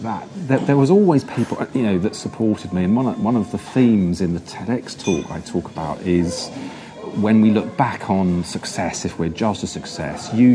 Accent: Feltham, London, United Kingdom; So I come from West London. I come from a place called Feltham, which is very near Heathrow Airport.

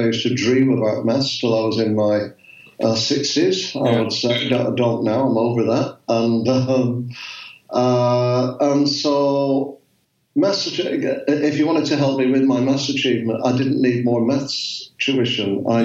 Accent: Accrington, North West England, United Kingdom; moved away as an adult; also born or lived in Canada / Boston; now in Ottawa, California, United States; I am British originally from Accrington in Northern England.

